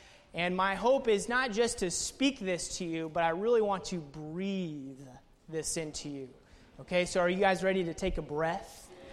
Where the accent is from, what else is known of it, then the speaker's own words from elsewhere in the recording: Knoxville, Tennessee, United States; Okay, well … I'm from Knoxville, Tennessee.